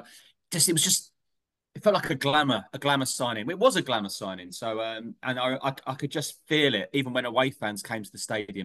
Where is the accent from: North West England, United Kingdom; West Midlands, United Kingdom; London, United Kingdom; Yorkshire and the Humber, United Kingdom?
London, United Kingdom; Enfield; And I'm from Enfield.